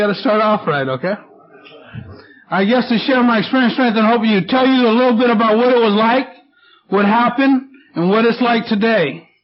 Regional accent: Vallejo, California, United States; I'm from Vallejo. We're tough.

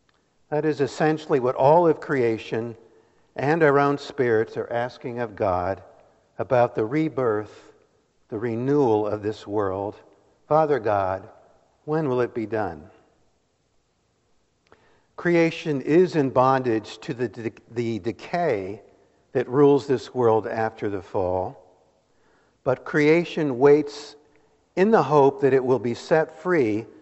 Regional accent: New Jersey, United States; I'm not from Missouri originally. I grew up in central New Jersey. Don't hold that against me. And we often took the train to New York City as a family.

